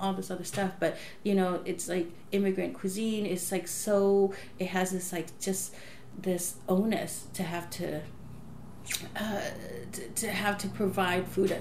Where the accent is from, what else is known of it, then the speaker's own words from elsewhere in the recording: Los Angeles, California, United States; You know, like, L.A., obviously, my hometown, you know?